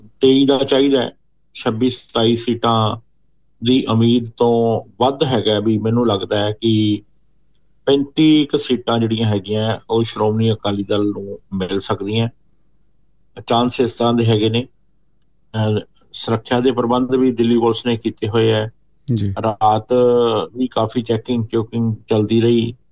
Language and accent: Punjabi; Punjab, India; ਜਾਂ ਅਸੀਂ ਪੰਜਾਬ ਵਾਲੇ ਚੰਡੀਗੜ੍ਹ ਜਾਂਦੇ ਸੀ